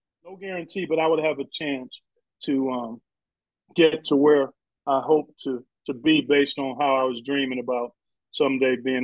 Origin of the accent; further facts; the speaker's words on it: Cleveland, Ohio, United States; I grew up in Cleveland.